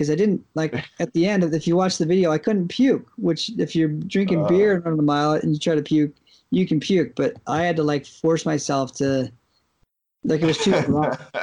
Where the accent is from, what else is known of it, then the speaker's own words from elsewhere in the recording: Utah, United States; Yeah, I mean, so we grew up here in Utah.